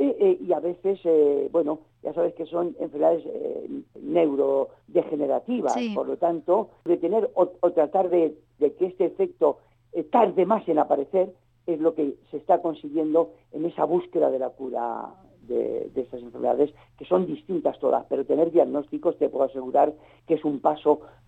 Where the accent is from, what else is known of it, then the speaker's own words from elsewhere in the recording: Alicante, Valencian Community, Spain; yo quería hacer un espectáculo solidario aquí en Alicante, en mi tierra